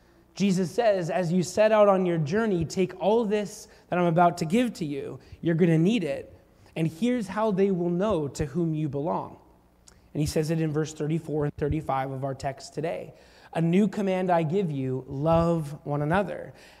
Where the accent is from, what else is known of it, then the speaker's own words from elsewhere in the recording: Canada; So with my Canadian flag loudly and proudly embroidered on my backpack